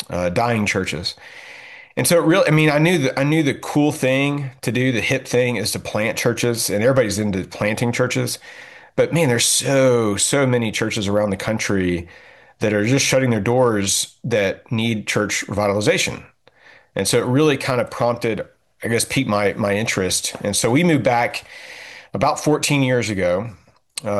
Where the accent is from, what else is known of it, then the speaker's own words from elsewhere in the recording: Signal Mountain, Tennessee, United States; also born or lived in Atlanta; So I grew up on Signal Mountain in Tennessee, and I moved away for 12 years. And then I was serving at a church in Atlanta in 2008, 2011, 12, early 12.